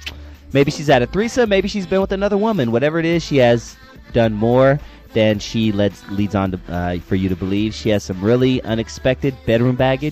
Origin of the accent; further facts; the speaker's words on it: El Monte, California, United States; I'm from El Monte.